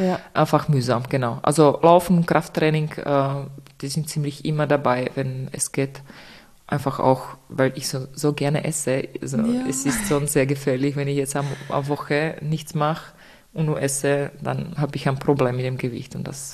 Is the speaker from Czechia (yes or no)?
yes; Czechia; now in Austria; ich komme aus Tschechien, das heißt, Österreich ist meine zweite Heimat und ich liebe Österreich